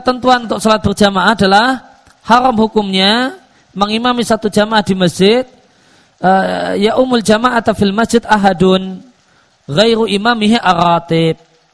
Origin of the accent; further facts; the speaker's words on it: Lampung, Indonesia; Sebagaimana tetangga dulu di kampung saya di Lampung